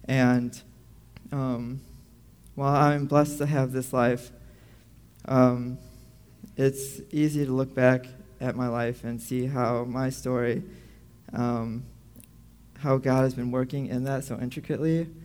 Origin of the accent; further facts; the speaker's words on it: Chesterton, Indiana, United States; I am originally from Chesterton, Indiana, which is on the southern tip of Lake Michigan, so it's about a 12-hour drive from here.